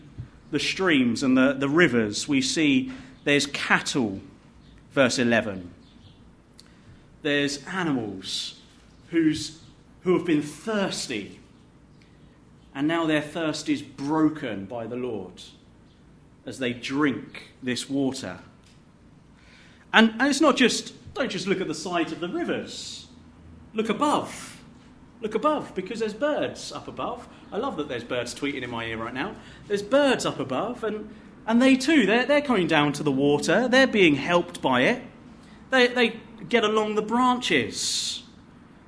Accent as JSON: {"language": "English", "region": "East Midlands", "country": "United Kingdom", "said": "We're English, you know. We haven't seen any lions around Derbyshire."}